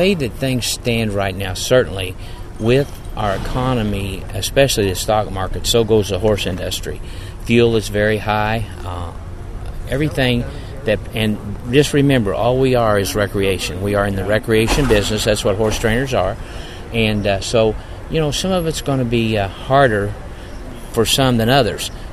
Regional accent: Aubrey, Texas, United States; Well, I'm from Aubrey, Texas, and I've been in the Appaloosa business since I was 16, and I will be 60 this year.

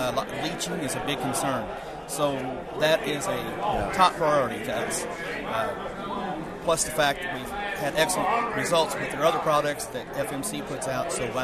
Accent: Poseyville, Indiana, United States; I am from Poseyville, Indiana. I farm with my brother Alan.

